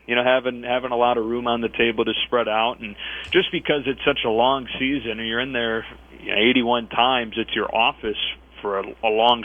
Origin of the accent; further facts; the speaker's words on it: Michigan, United States; I grew up in Michigan as a diehard Cubs fan. So I grew up going to games at Wrigley